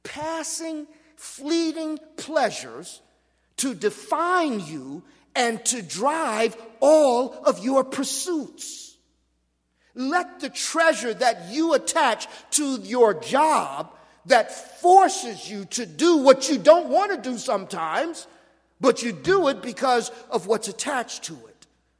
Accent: Los Angeles, California, United States; I grew up in Los Angeles as a Rams fan and a Raiders fan.

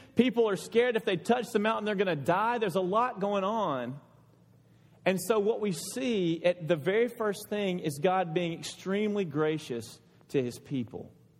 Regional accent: Alabama, United States; accent: southern; When I lived in Dallas, you know, I came from Alabama. I was a southern boy, and I had a southern accent, and my wife kind of liked that.

